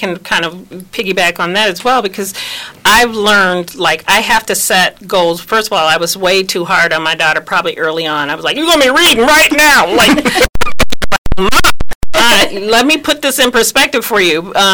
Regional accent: Illinois, United States; technically I'm from Illinois, so I travel over the border.

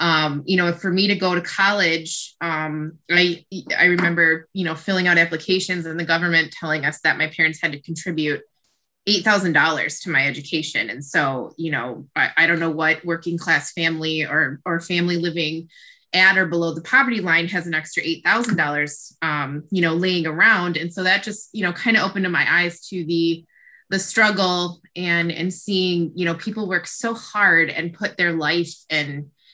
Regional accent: Kenosha, Wisconsin, United States; now in Racine, United States; So I was born and raised in Kenosha. I live in Racine right now. And so I grew up in a working class family.

